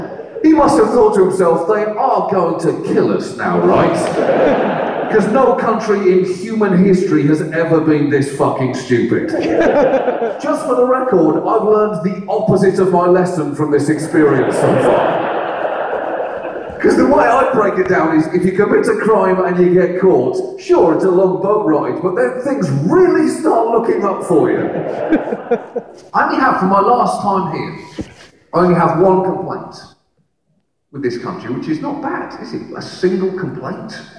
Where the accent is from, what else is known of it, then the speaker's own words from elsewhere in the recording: United Kingdom; It's hard as a British person to travel anywhere on Earth that isn't Britain.